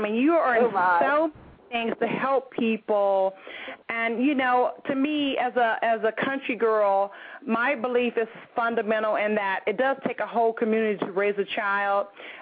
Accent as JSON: {"language": "English", "country": "United States", "said": "You know, I'm an American person, you know."}